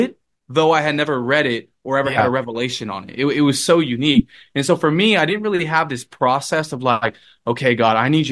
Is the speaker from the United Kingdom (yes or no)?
no; Los Angeles, California, United States; from Los Angeles where I grew up to school in San Diego